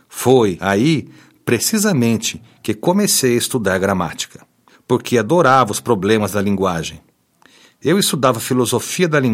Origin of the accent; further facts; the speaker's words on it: Jaboatão, Pernambuco, Brazil; born or raised there; also born or lived in Recife